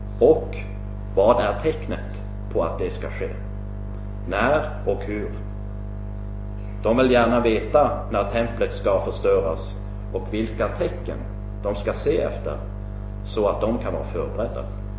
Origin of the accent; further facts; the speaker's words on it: Rogaland, Norway; Swedish is a second language; now in Sweden; Domkyrkan i Stavanger, i närheten av där jag kommer ifrån